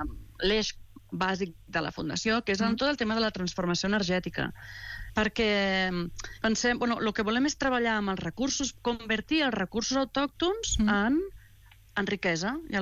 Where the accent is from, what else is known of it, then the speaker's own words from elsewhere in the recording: Barcelona, Catalonia, Spain; Jo soc de Barcelona, també, fa 28 anys que estic aquí